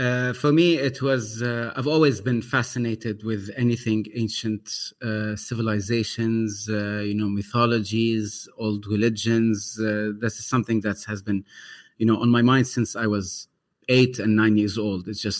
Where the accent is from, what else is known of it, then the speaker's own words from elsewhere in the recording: Lebanon; I am from the land. I'm from Lebanon. I'm Arabic. I'm also Christian Catholic by birth.